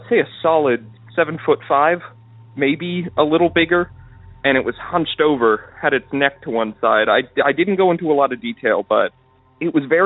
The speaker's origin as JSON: {"language": "English", "country": "Canada", "said": "I'm from Canada"}